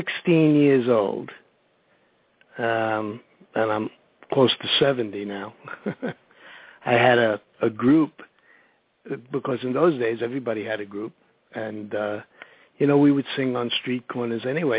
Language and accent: English; Bronx, New York, United States; I'm also from the Bronx